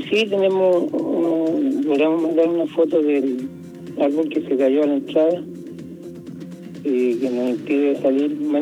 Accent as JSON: {"language": "Spanish", "town": "La Cruz", "region": "Valparaíso", "country": "Chile", "said": "No, somos de La Cruz."}